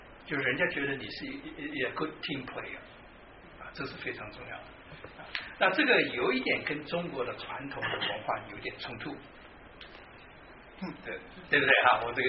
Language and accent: Chinese; Taiwan; also born or lived in China; 我虽然是在大陆出生，在台湾长大，其实我想这海峡两岸三地的想法其实都差不多的